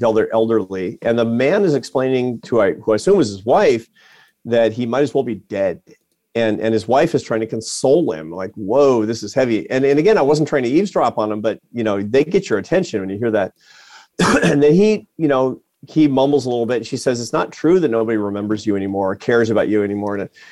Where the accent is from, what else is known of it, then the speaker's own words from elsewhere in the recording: Seattle, Washington, United States; Matt doesn't sound like he's from Seattle. It's my hometown